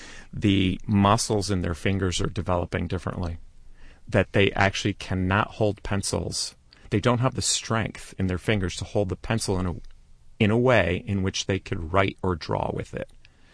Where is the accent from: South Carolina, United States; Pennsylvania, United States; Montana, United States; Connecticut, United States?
Connecticut, United States; New Britain; I grew up in New Britain, Connecticut. It's a factory town. Stanley Works, the hardware manufacturing, is headquartered there.